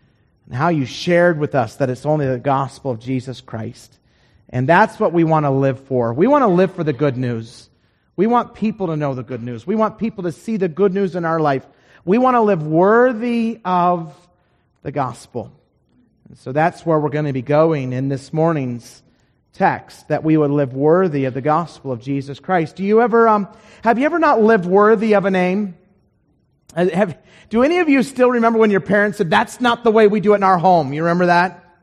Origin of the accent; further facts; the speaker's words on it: Idaho, United States; now in Utah, United States; I grew up in Idaho, and that's a state just north of here.